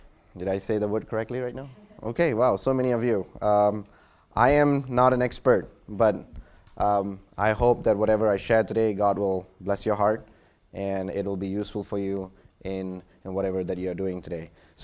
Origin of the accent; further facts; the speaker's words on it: Malaysia; I'm from Malaysia. Well, my grandparents are from India, so that's why I look like Indian. All right, so, but I'm Malaysian first, then Indian. So I speak Malay language, Indonesian